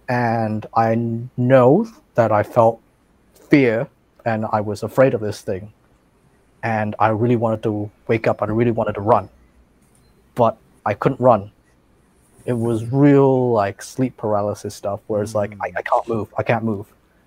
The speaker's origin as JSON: {"language": "English", "country": "Australia", "tie": "born or raised there", "said": "Like so I grew up in Australia."}